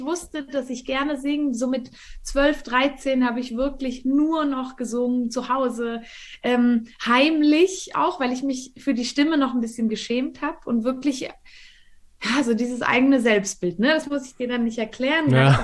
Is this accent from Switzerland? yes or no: yes; Valais, Switzerland; Ich bin hier im Wallis aufgewachsen, ich bin jetzt auch gerade hier, wohne hier auch immer noch. Das ist ein 500-Seelendorf